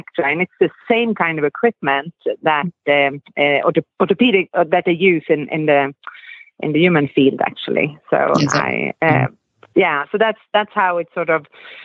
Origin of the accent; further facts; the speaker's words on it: Sweden; now in Texas, United States; Yes, that's right. I still have my accent. I live in Texas, but I just can't get that Texas accent yet.